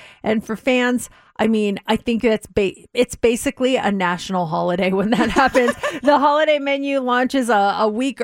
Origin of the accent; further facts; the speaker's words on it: Denver, Colorado, United States; I was just looking in my hometown of Denver.